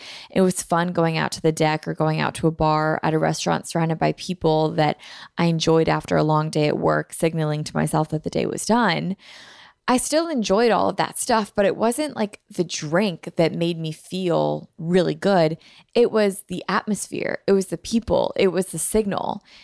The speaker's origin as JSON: {"language": "English", "town": "Philadelphia", "region": "Pennsylvania", "country": "United States", "said": "and the Eagles were in the Super Bowl, and I'm from Philly."}